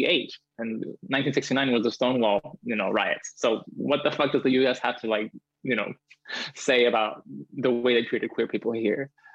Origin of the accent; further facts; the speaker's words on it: Cuba; queer people, especially in my hometown, which is, you know, very rural too.